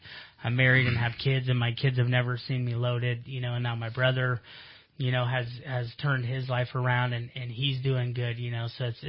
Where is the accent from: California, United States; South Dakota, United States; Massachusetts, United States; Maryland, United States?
South Dakota, United States; I'm from South Dakota. I'd go back. I'll go work on the farm with my aunt and uncle.